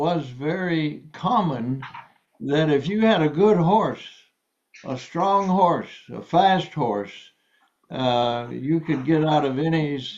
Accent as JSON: {"language": "English", "country": "United States", "said": "We're certainly, as an American, I can say we certainly do not trust in our currency or our dollar."}